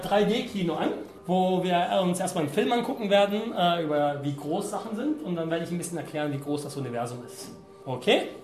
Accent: Brazil; Ich bin ja auch in Brasilien aufgewachsen. Aber mein Vater ist Amerikaner, meine Mutter Deutsche.

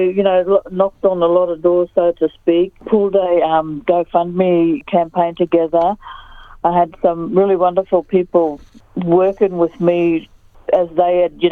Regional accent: Cherbourg, Queensland, Australia; now in Cairns, Australia; I live in Cairns, but I'm originally from Cherbourg in southeast Queensland. My people are the Goongri, Pitta Pitta, Bindu, Kanju, and Quandamooka people, because I like to acknowledge my four grandparents.

